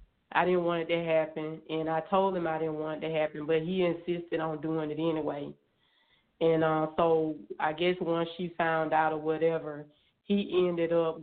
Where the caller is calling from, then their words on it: Georgia, United States; I'm calling from Georgia.